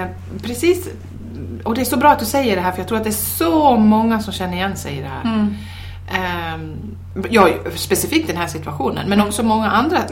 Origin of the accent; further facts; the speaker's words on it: Dalarna County, Sweden; när man bor här nere, nu har vi faktiskt lite snö, men annars så är det mycket mindre snö här än hemma i Dalarna.